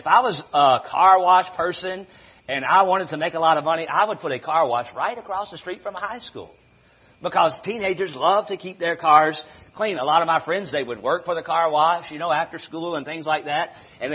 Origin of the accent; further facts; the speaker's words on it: Charlotte, North Carolina, United States; I grew up in Charlotte, North Carolina, and I grew up in the inner city.